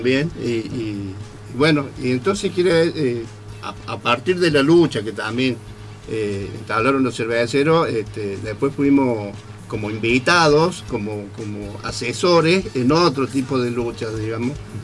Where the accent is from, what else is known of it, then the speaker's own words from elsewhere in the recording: Córdoba, Argentina; Yo vengo a ser del otro lado del río, soy de San Martín, de Barrio San Martín, más precisamente de Bajo Galán. Pero mi familia, toda la familia de mi papá, es de acá, de Alberdi.